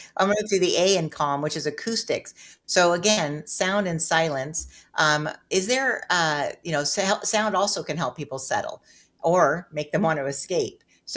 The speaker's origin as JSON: {"language": "English", "town": "Anaheim", "region": "California", "country": "United States", "tie": "born or raised there", "said": "I grew up in Anaheim near Disneyland."}